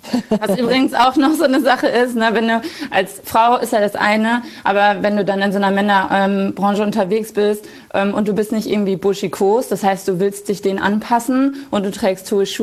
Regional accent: Lower Saxony, Germany; Und ich komme jetzt aus einer Region, da sind die Strukturen noch sehr konservativ. Ich komme aus dem Emsland, das ist südliches Niedersachsen.

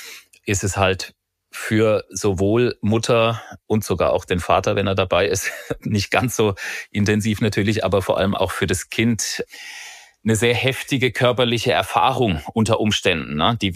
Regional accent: Marburg, Hesse, Germany; Ich bin in Marburg schwerpunktmäßig aufgewachsen. Da habe ich meine Schulzeit verbracht und habe da Abitur gemacht auch.

